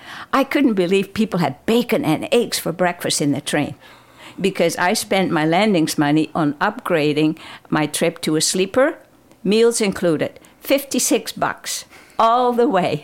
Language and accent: English; Friesland, Netherlands; first language Frisian; English is a second language; and my native tongue is actually Fries, which is a completely different language.